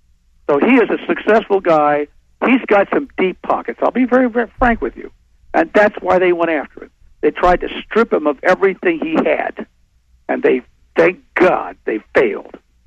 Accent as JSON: {"language": "English", "region": "California", "country": "United States", "tie": "born or raised there", "said": "born and raised in California. Went to college, went to university out there"}